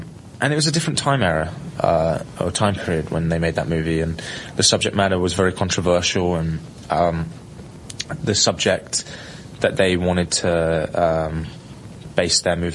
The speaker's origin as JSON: {"language": "English", "region": "England", "country": "United Kingdom", "said": "First of all, we're both English"}